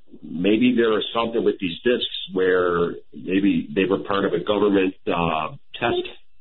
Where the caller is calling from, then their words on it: Lockport, New York, United States; I am calling from Lockport, New York.